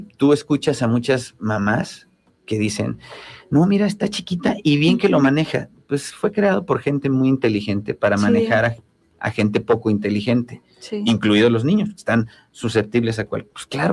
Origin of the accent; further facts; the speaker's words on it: Mexico; Y México, no lo digo con orgullo, soy mexicano.